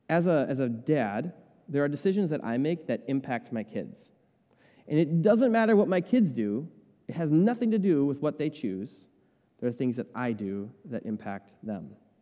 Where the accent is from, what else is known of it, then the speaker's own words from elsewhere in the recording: Chisago City, Minnesota, United States; born there; I was born in Chisago City, which is over a little east of here in Minnesota.